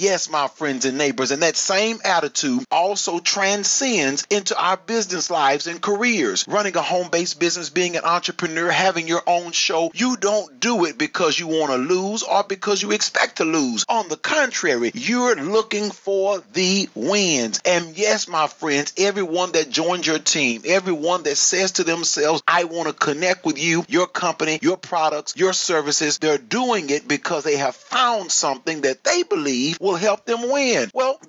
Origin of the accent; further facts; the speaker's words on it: Texas, United States; when I was a kid growing up in Texas